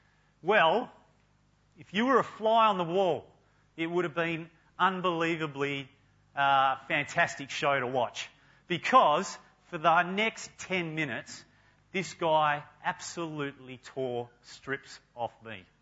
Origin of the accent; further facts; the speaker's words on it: Kewdale, Western Australia, Australia; Any other Kewdale people in the room tonight? I'm from Kewdale.